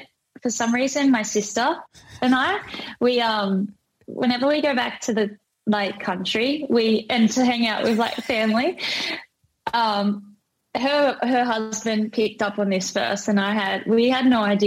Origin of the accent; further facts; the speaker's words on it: Australia; I'm Aussie as they come. Aussie as they come.